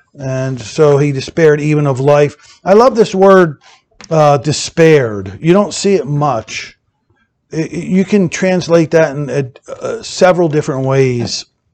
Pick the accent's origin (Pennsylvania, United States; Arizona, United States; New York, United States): Pennsylvania, United States; Philadelphia; He had his little shop in the basement in Philly. See, we're from Germantown area